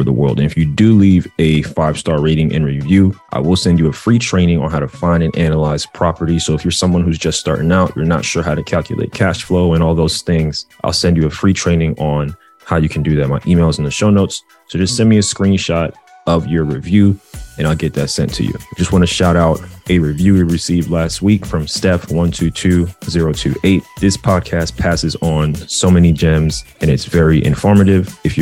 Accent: Brooklyn, New York, United States; You know, I grew up in Brooklyn, but I've been a Laker fan since 2000.

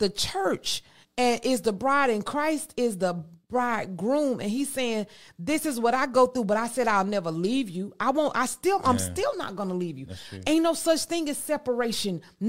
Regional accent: the South, United States; I'm from the South.

